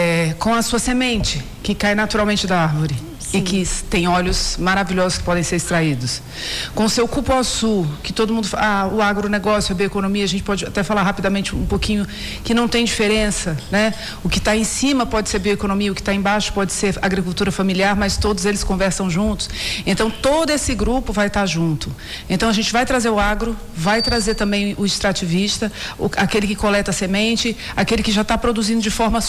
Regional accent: Acre, Brazil; Então, quem quer conhecer, eu sou do Acre, mas nunca fui ver uma coleta de semente

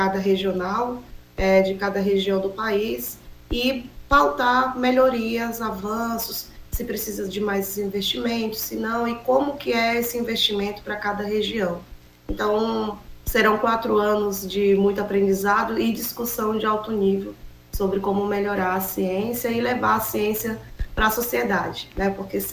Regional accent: Acre, Brazil; continuar contribuindo cientificamente e com a sociedade acreana, de onde eu nasci e vivo. E, se Deus quiser, vou continuar aqui na nossa terrinha

